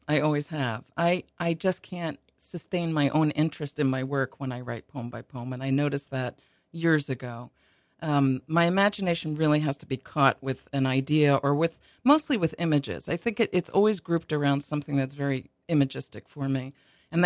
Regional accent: New Jersey, United States; I grew up in New Jersey, and we went into New York quite often to see my grandparents.

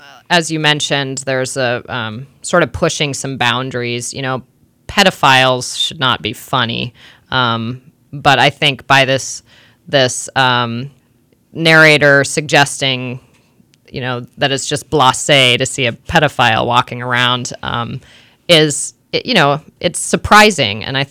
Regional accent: Spokane, Washington, United States; Not me. I grew up in Spokane. There are rapists and serial killers and pedophiles on most street corners in Spokane.

